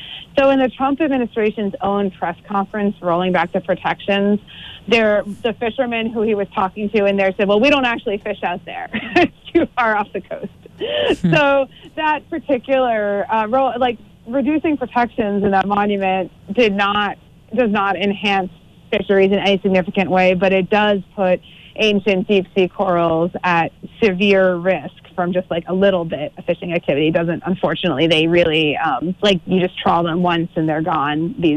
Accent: New England, United States; I still remember when I'm from New England, and I remember when there was a Rhode Island and Massachusetts, a thriving lobster fishery

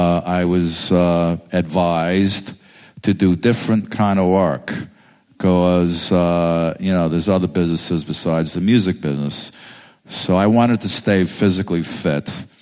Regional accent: Brooklyn, New York, United States; he's from the Bronx, they're from Queens, I'm from Brooklyn.

